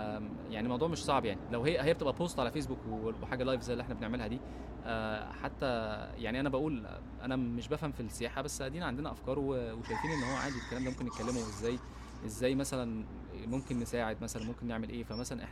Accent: Egypt; فانا مصري ولو قابلت حد مصري برضه انا ابقى انترستد ان انا اساعده.

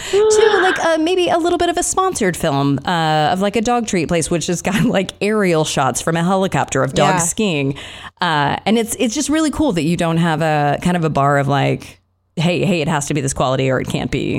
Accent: Colorado Springs, Colorado, United States; I'm originally from Colorado Springs.

